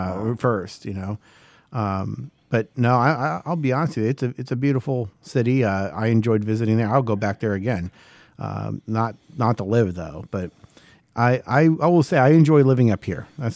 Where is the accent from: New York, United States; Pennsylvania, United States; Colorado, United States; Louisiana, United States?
Pennsylvania, United States; You know, I'm from Pennsylvania.